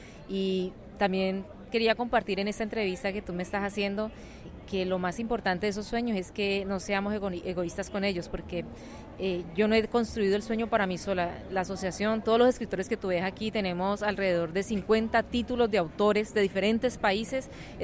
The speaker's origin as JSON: {"language": "Spanish", "country": "Colombia", "moved": "yes", "lives_now": "Miami, United States", "said": "soy escritora colombiana, resido en la ciudad de Miami."}